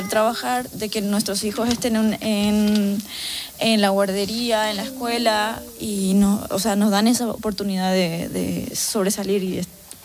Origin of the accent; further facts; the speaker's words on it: Paraguay; now in Spain; Yo soy paraguaya.